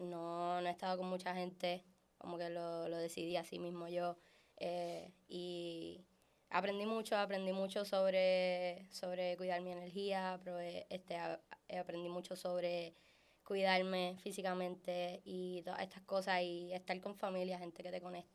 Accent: Luquillo, Puerto Rico; me llamaron para allá, para Luquillo, porque soy de Luquillo.

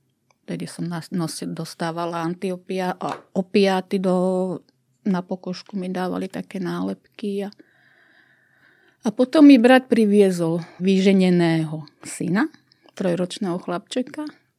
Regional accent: Malacky, Bratislava Region, Slovakia; Som síce z Bratislavského kraja, som z Malaciek

